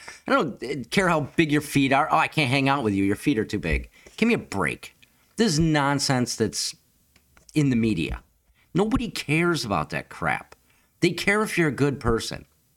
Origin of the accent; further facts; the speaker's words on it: United States; So the short version is I'm obviously an American, and as an American, we speak our minds.